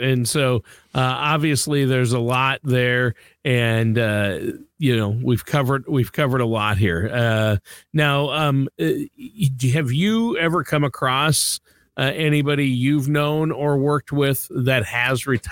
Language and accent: English; Minnesota, United States; I'm from Minnesota originally and grew up there, lived most of my life in Minnesota.